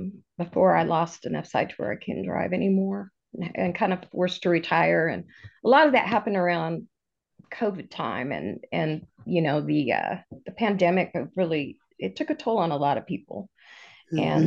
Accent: California, United States; I grew up in California, and we moved out to Missouri after my parents moved out here.

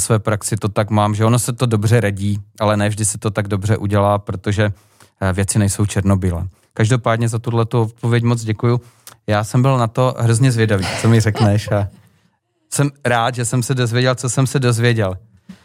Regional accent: Olomouc, Olomouc Region, Czechia; já jsem Olomoučák a do Rožnova to mám necelou hodinu jízdy.

